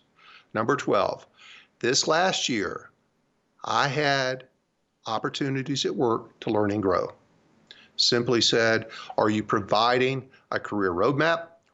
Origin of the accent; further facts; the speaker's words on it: California, United States; In almost every state, with my home state of California included